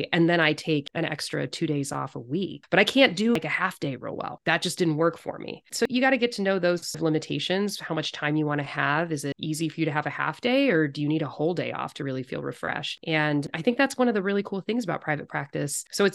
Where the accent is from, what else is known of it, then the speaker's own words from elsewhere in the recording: California, United States; also born or lived in Chicago, United States; now in Seattle, United States; And I grew up in California. And then I went out to Chicago for all my training and medical school and residency. And then I came back to the Pacific Northwest and I love it.